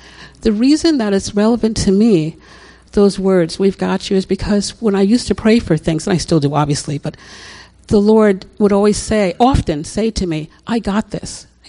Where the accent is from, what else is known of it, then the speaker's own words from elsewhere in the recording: United States; This is my home country of America.